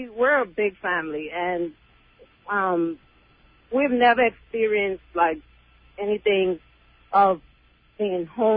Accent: Fort Lauderdale, Florida, United States; Fort Lauderdale.

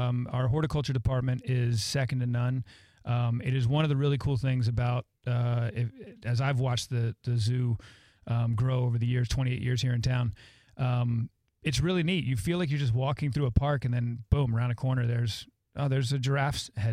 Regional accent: New Jersey, United States; I grew up in Jersey, so tchotchkes is like...

